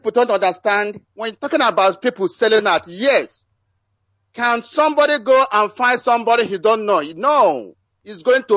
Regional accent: Mbidi, Imo, Nigeria; now in Dallas, United States; residing here in Dallas, Texas, in United States of America. And I'm from Mbidi, Umuekwe Mbidi in Oru West, in Biafra land.

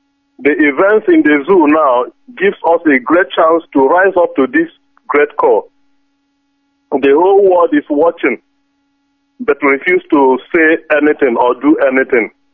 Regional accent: Nigeria; now in Germany; I'm calling from Germany. I am from Omochukwu, Omomo, Mbiri, in Biafra Land.

